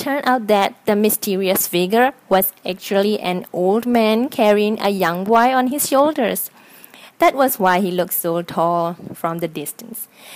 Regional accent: Myanmar; from Myanmar.

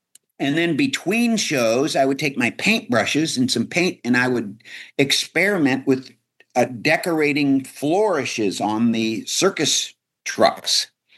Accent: Midwest, United States; born there; I was born in the Midwest, the son of an opera singer for a mother and a Lutheran minister for a father. So I was a preacher's kid. So yeah, I grew up on a university campus

